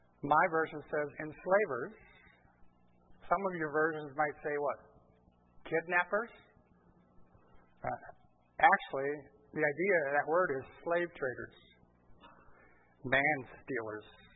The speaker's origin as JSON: {"language": "English", "country": "Brazil", "tie": "born or raised there", "said": "I grew up in Brazil, and my parents were missionaries."}